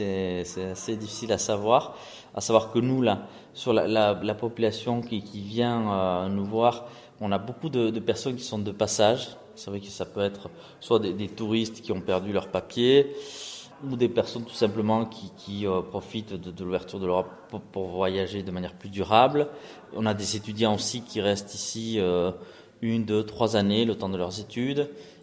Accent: Nouvelle-Aquitaine, France; Donc moi, je suis originaire du Pays Basque.

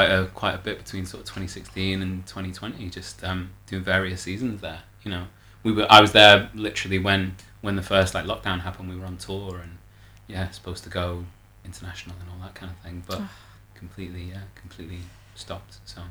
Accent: Manchester, North West England, United Kingdom; I'm from Manchester. I'm from a very working class background with, like, me and my mates would go and watch football on a Saturday.

